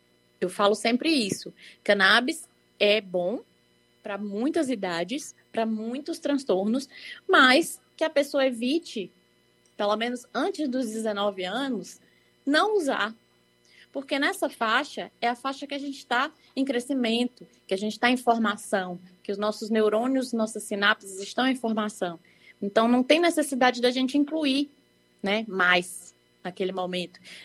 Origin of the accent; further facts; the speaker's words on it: Bahia, Brazil; porque eu sou baiana raiz, mas estou longe nesse momento.